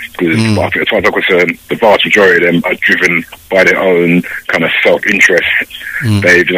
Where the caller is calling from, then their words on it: London, United Kingdom; I'm from Inza Ozoblo. I'm from London at the moment.